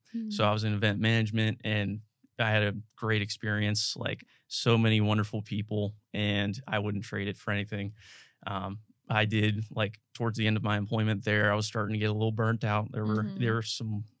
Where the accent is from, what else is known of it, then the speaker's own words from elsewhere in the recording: Virginia, United States; moved away as an adult; I'm initially from the Shenandoah Valley, and I moved here for school in the fall of 2017.